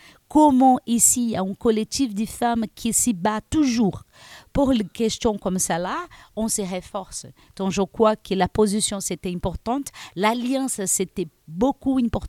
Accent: Brazil; French is a second language; now in France; je viens là du Brésil pour être ici en France et j'apprends beaucoup de choses

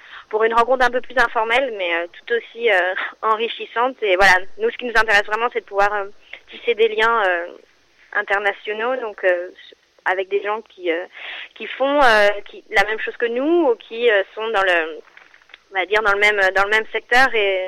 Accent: France; moi en tant que Française

